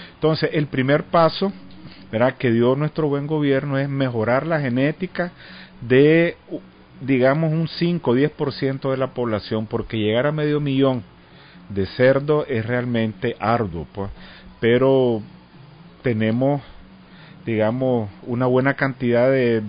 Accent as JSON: {"language": "Spanish", "country": "Nicaragua", "said": "todo nuestro orgullo patrio como nicaragüense"}